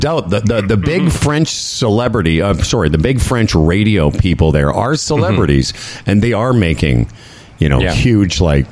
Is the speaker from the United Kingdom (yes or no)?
yes; England, United Kingdom; The reason I'm leaving is because I'm English.